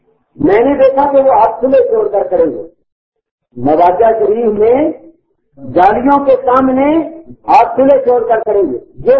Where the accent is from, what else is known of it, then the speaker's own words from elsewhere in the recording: Karachi, Sindh, Pakistan; آپ کہاں سے آئے؟ میں نے کہا پاکستان. کس شہر سے؟ میں نے کہا کراچی سے.